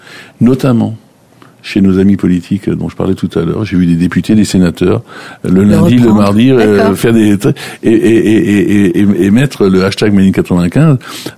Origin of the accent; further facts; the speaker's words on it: Grand Est, France; born there; je parle pas de la Lorraine parce que c'est ma région natale